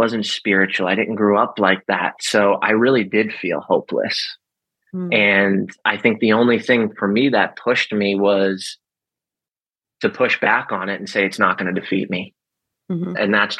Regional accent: Boston, Massachusetts, United States; The culture I grew up in Boston, you were made fun of.

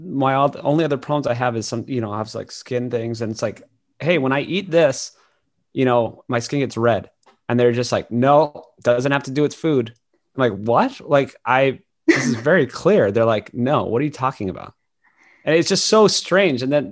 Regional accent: Hawaii, United States; I grew up in Hawaii, we're eating pasta and grain, rice and you know, all this stuff.

